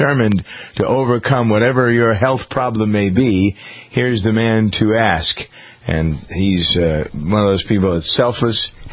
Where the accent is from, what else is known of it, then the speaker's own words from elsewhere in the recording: Framingham, Massachusetts, United States; showed up in my hometown of Framingham, Massachusetts this week to raid the New England Compounding Center.